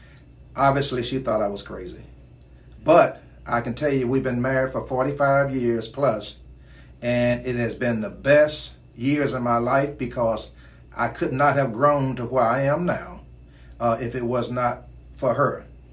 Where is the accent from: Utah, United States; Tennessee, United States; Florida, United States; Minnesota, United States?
Tennessee, United States; I was born in 1955 in West Tennessee, in a county in the Madison County, west of Jackson, Tennessee.